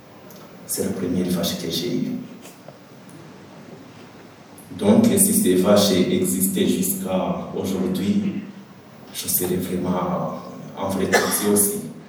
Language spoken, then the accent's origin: French; Rwanda; French is a second language; Si dans mon accent, au lieu de L, je dis R, ne vous étonnez pas. Je pense que c'est ça la beauté de la langue française, et on a des accents différents. Et au Rwanda, le L et le R, souvent, c'est presque pareil.